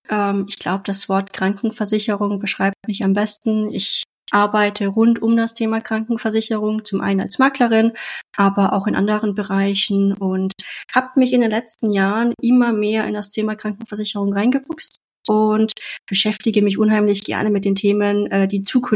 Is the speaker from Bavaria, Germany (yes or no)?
yes; Munich, Bavaria, Germany; ich tue mich ja trotzdem als Bayer identifizieren, weil ich in München geboren bin und auch größtenteils aufgewachsen bin.